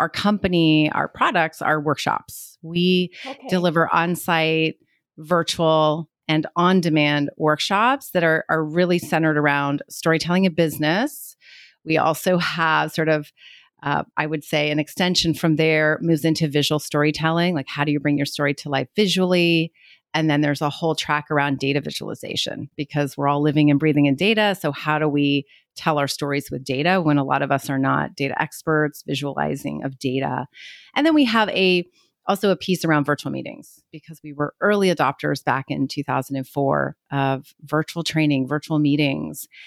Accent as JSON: {"language": "English", "region": "California", "country": "United States", "tie": "born or raised there", "lives_now": "Portland, United States", "said": "Well, originally Lee and I are from the Bay Area. So we grew up in California"}